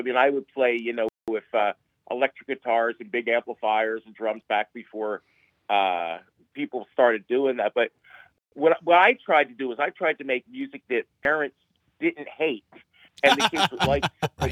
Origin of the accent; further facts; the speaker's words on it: New Jersey, United States; I'm from New Jersey. I tell people I'm from New Jersey. You probably can't tell.